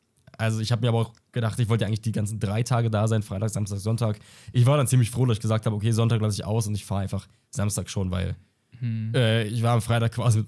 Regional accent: Germany; Also ich muss dazu sagen, ich als richtiger Deutscher war natürlich vor Öffnung schon da.

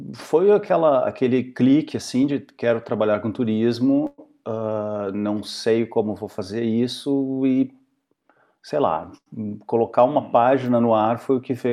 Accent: Porto Alegre, Rio Grande do Sul, Brazil; Sim, sou de Porto Alegre. O sotaque tá forte, né?

